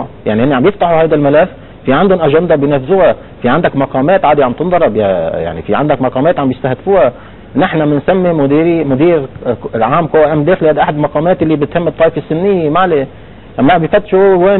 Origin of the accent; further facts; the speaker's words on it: Beirut, Beirut Governorate, Lebanon; انا ابن بيروت.